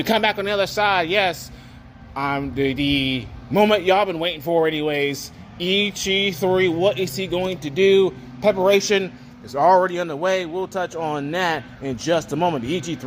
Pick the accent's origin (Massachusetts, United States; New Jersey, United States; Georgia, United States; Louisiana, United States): Georgia, United States; Atlanta; St. Louis is not my hometown. Atlanta is, but we're going to the STL there next weekend.